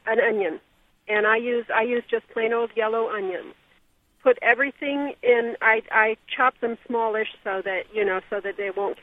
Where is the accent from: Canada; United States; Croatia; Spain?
Spain; I grew up in Spain, so I'm used to gazpacho.